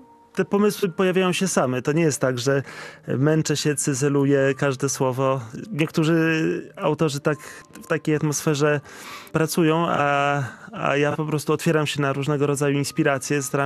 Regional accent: Warsaw, Masovian Voivodeship, Poland; Ja jestem rodowitym mieszkańcem Warszawy

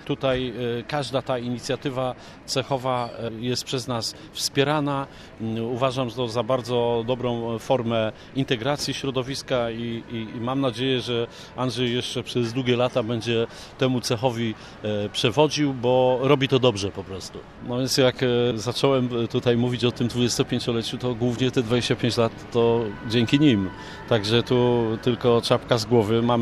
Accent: West Pomeranian Voivodeship, Poland; żebyśmy pamiętali, że jesteśmy stąd, a więc powinniśmy spożywać te produkty, które ta ziemia rodzi. Ta ziemia to znaczy nasza zachodniopomorska ziemia.

